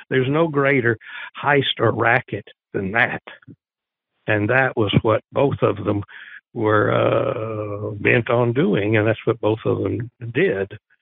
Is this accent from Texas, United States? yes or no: yes; Texas, United States; kind of like I am as a Texan. We're Texans. first.